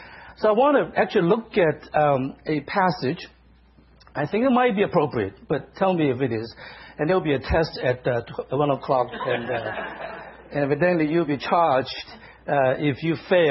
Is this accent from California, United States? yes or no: no; Boston, Massachusetts, United States; accent: Bostonian; but I'm from Boston, you see. So the R is, in fact, Bostonian.